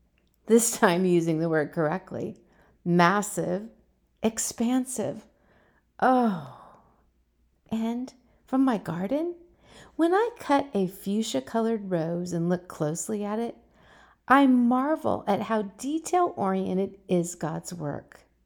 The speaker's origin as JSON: {"language": "English", "region": "California", "country": "United States", "tie": "born or raised there", "said": "Growing up in California, I always lived near the Pacific Ocean."}